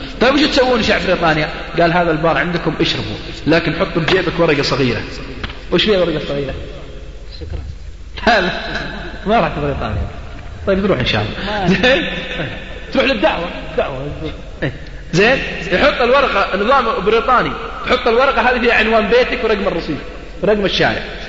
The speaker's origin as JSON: {"language": "Arabic", "region": "Al-Qassim", "country": "Saudi Arabia", "said": "هذا يسمونه عندنا في القصيم أثد"}